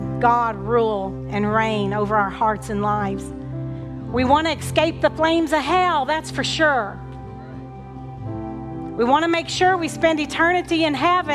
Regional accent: Owensboro, Kentucky, United States; this hotel in Owensboro, which is my hometown. And Owensboro, Kentucky.

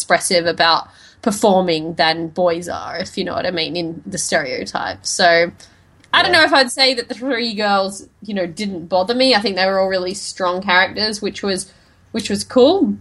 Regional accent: Australia; I'm Australian.

